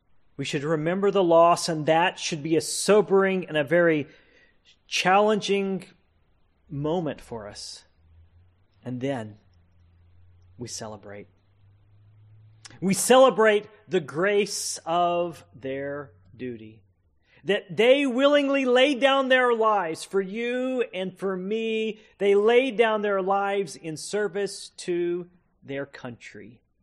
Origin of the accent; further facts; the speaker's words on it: United States; it seemed to be that as an American people, we rallied behind our soldiers.